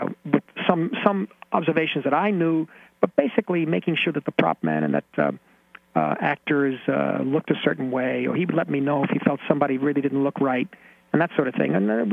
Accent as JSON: {"language": "English", "town": "New York City", "region": "New York", "country": "United States", "said": "I come from the Lower East Side, asthmatic kid."}